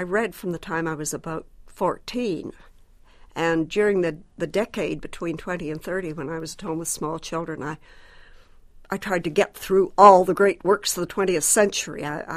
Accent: Canada; I'm a Canadian woman writing

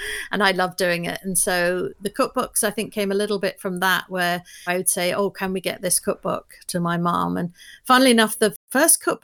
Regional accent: London, United Kingdom; now in United States; I'm from London, but I moved to the US 23 years ago. But I've kept my accent.

